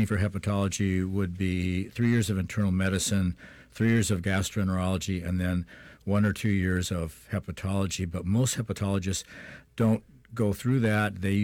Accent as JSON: {"language": "English", "town": "Tacoma", "region": "Washington", "country": "United States", "tie": "born or raised there", "said": "Well, I grew up in Tacoma, Washington, went to Seattle University and then medical school at the University of Washington"}